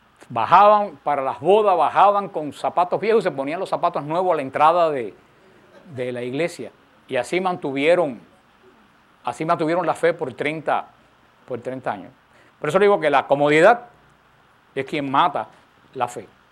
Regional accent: Cuba; yo viví en Cuba

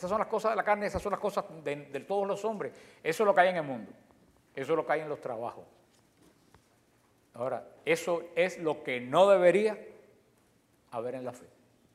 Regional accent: Cuba; en mi tierra, me imagino que en la de ustedes también, a los caballos, a los burros le ponían unas cosas aquí. Nosotros en Cuba le decíamos orejera

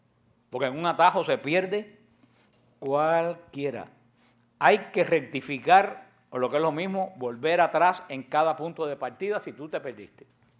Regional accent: Barranquilla, Atlántico, Colombia; soy de Colombia, soy de Barranquilla

